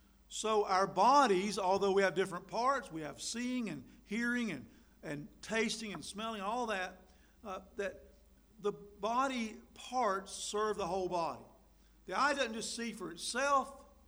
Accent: Tryon, North Carolina, United States; When we were growing up in Tryon, North Carolina, we never locked the house.

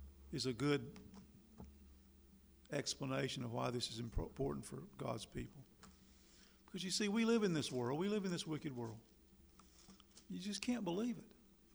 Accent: Tryon, North Carolina, United States; In my hometown, Tryon, there's a railroad track that runs through town.

